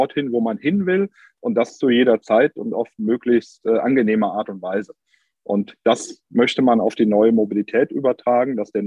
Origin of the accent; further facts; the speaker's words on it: Cologne, North Rhine-Westphalia, Germany; Das merkt man hier als Kölner vor Ort